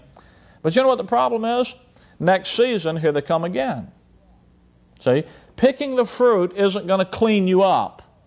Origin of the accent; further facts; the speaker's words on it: Alabama, United States; now in Chicago area, United States; I used to live in Alabama, born and raised in Alabama. My family, we lived there for many years before we moved to the Chicago area.